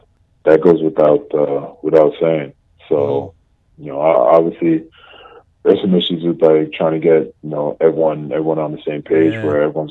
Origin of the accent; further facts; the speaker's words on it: Canada; as a Canadian, like, it's it definitely means a lot